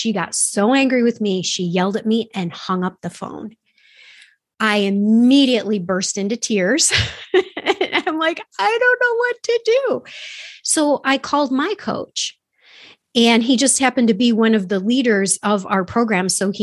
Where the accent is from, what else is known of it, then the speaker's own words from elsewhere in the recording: Avon, New York, United States; from Avon, New York, just, you know, from a town that has more cows than people.